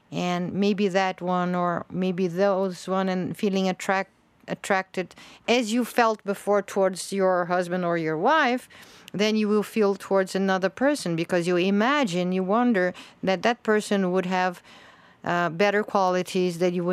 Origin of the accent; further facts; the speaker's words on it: Sweden; I came from Sweden, and I am at the side of the beach, and sunny beach, and so beautiful tropical country, and my town was already 10 below zero with snow